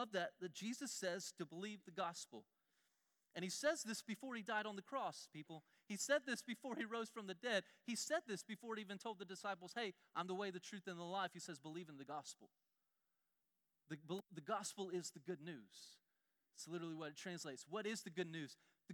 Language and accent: English; Augusta, Georgia, United States; there's a Zaxby's on every street and every corner in Augusta. And so I grew up going to Zaxby's a lot.